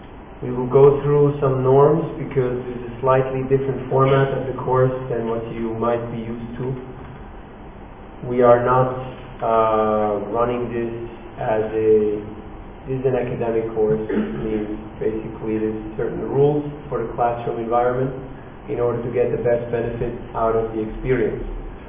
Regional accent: Zurich, Switzerland; I'm from Zurich, Switzerland.

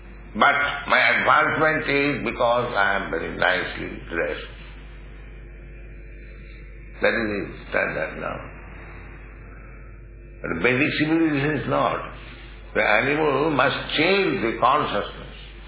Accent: India; moved away as an adult; now in New York, United States; I came from India alone, New York, 1965.

